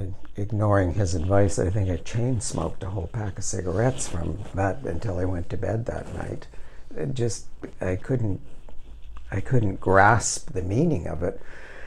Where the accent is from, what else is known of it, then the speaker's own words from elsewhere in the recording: Chatham, Ontario, Canada; now in Victoria, Canada; In Ontario. Chatham, small town between Windsor and London.